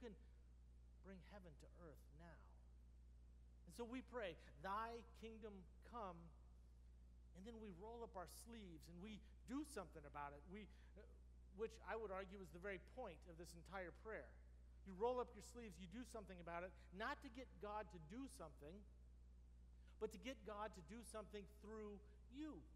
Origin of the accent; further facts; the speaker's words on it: California, United States; Now, I will be honest with you that growing up in California, I used to think every time she'd say that, that is the most Texas thing I've ever heard in my entire life.